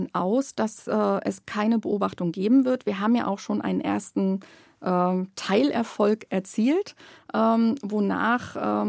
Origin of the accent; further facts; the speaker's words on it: Germany; born there; Ich bin in der DDR geboren und ich kann mich noch sehr gut erinnern, in meiner Heimatstadt gab es sehr viel Industriebetriebe.